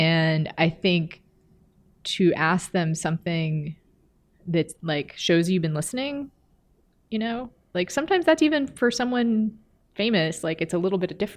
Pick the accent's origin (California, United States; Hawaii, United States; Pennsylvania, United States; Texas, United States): Texas, United States; And I'm from Texas and I know what that is